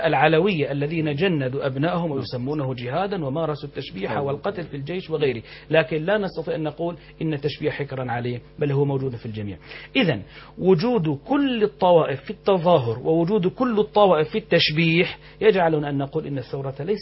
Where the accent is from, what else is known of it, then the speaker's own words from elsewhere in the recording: Syria; عندنا في سوريا